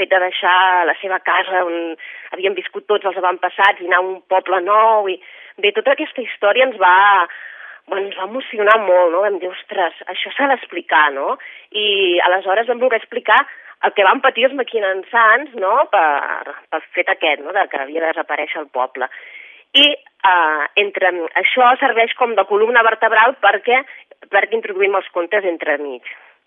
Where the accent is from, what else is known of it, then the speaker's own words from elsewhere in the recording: Barcelona, Catalonia, Spain; a més nosaltres som de Barcelona